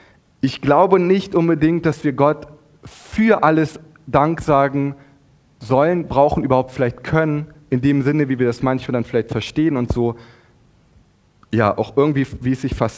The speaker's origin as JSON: {"language": "German", "town": "Wolfsburg", "region": "Lower Saxony", "country": "Germany", "tie": "born or raised there", "said": "meine Heimatstadt Wolfsburg"}